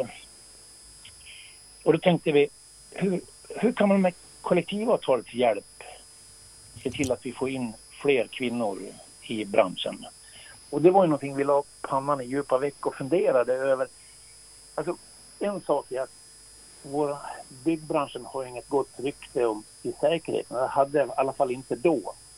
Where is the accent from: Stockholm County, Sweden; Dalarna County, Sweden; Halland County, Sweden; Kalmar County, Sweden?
Dalarna County, Sweden; accent: dalmål; Om nu dalmålet går fram, för det sitter ju kvar naturligtvis. Jag kommer ju från Borden.